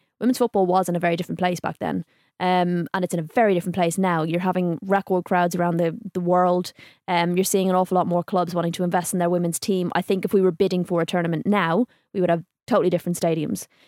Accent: Ireland; I'm from Ireland.

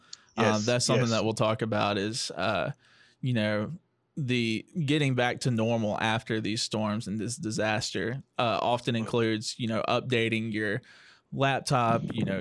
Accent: Tupelo, Mississippi, United States; I grew up right outside of the Tupelo area, and for a long time, like growing up, I had, you know, when tornadoes and storms happen

